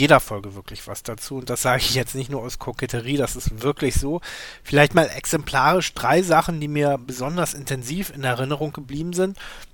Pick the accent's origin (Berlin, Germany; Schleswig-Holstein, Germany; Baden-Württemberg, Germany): Berlin, Germany; Ich war, glaube ich, 8 so in etwa. Und ja, ich bin groß geworden in West-Berlin